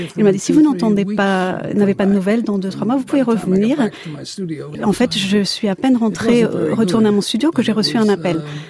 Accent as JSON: {"language": "French", "town": "Bronx", "region": "New York", "country": "United States", "tie": "born or raised there", "said": "Je suis né à Manhattan, mais j'ai grandi dans le Bronx."}